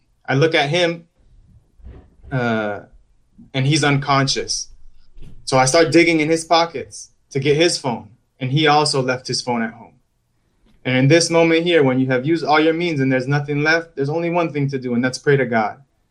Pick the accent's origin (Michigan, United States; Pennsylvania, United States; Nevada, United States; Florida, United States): Florida, United States; Miami; So I'm Cuban-American, born and raised in Miami, Florida, Broward County, Miami, Fort Lauderdale area.